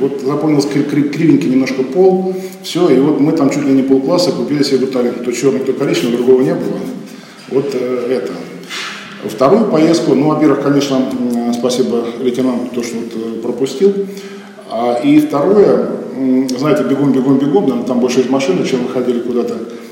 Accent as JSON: {"language": "Russian", "region": "Saint Petersburg", "country": "Russia", "said": "И вот на слове о том, что мы из Санкт-Петербурга, сразу ставили жирную галку и по полной программе."}